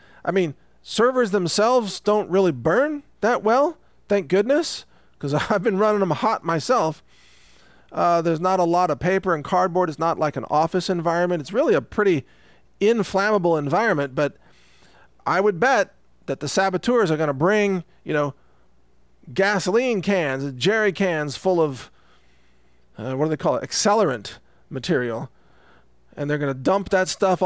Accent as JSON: {"language": "English", "region": "Texas", "country": "United States", "said": "And, you know, being a Texan myself, I know that other Texans they're pretty capable."}